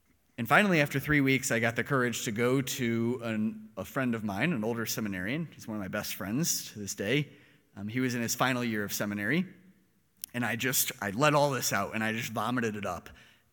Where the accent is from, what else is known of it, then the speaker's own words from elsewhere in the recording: St. Louis, Missouri, United States; born there; I was born in St. Louis, raised in a pretty standard Catholic family.